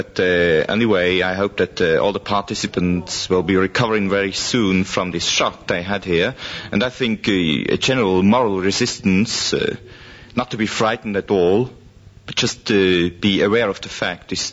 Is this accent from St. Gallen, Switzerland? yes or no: yes; Rapperswil, St. Gallen, Switzerland; English is a second language; also born or lived in Zurich; I'm a Swiss from Rapperswil. I studied agronomy in Zurich